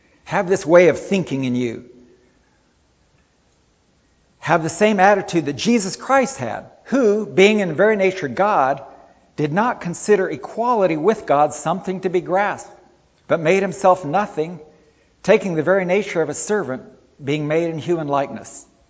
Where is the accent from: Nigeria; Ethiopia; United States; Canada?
Ethiopia; I've been around a lot of poor people in the Philippines. I grew up in Ethiopia, people in grass huts.